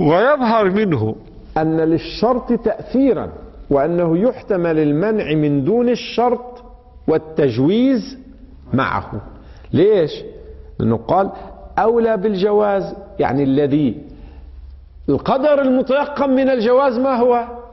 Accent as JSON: {"language": "Arabic", "country": "Lebanon", "said": "هذا يحصل كثيرا عندنا في لبنان في فترة من الفترات. تعرفون لبنان مشهور بالفواكه"}